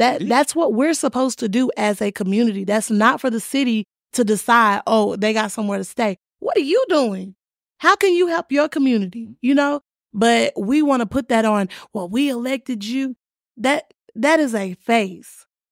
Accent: Texas, United States; I'm a Texan.

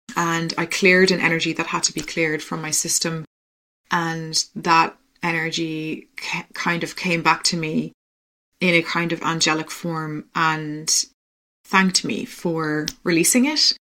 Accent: Ireland; I'm obviously Irish, and my mother is Irish, my dad is Dutch.

